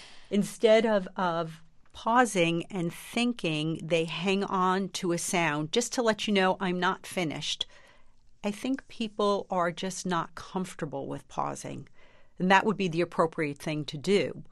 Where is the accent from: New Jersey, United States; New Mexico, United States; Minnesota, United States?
New Jersey, United States; I grew up in New Jersey. I had very nasal vowels. My R's were not very strong.